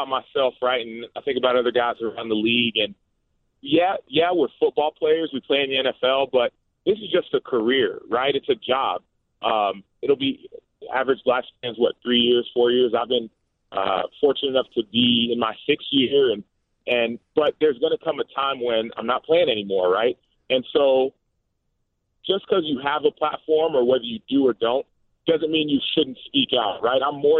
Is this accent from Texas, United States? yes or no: yes; Texas, United States; In fact, even though I grew up in Texas, my brother, he was the first one in … to play football.